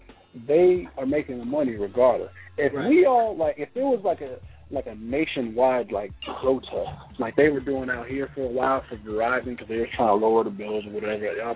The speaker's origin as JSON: {"language": "English", "region": "Midwest", "country": "United States", "lives_now": "New York, United States", "said": "I was from the Midwest. You know, I'm from the Midwest, I'm in New York now."}